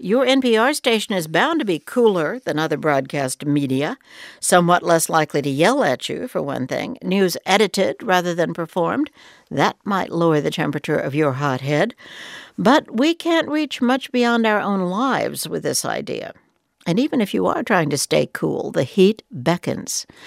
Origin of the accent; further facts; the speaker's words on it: New Mexico, United States; Then, as the sun began to pour down on my hometown in New Mexico, we'd be summoned inside to rest and wait for shade.